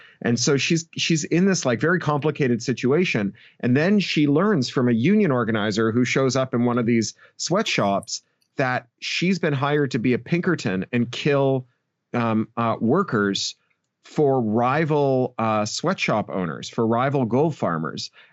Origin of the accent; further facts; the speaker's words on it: Canada; now in United Kingdom; which is hilarious because I'm a Canadian who is writing in Britain.